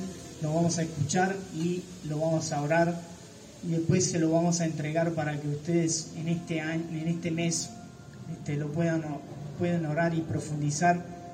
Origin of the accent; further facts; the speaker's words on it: Italy; en el lugar de donde vengo, en Italia, en realidad no la ciudad de donde vengo, pero es... está cerca, en Orvieto